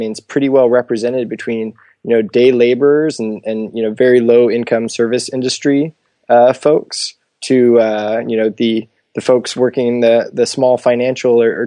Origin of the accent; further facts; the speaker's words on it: Los Angeles, California, United States; now in Santa Barbara, United States; I'm actually from the South Bay of Los Angeles, and I've been out here 13 years now in Santa Barbara.